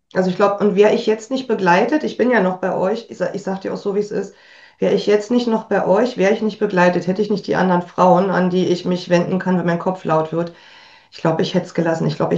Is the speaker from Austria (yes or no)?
no; East Germany, Germany; ich komme ja aus dem Osten und meine Familie, die hat es nicht so mit Unternehmertum.